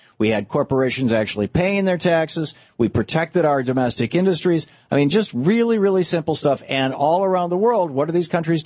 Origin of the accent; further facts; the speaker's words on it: Michigan, United States; I grew up in Michigan.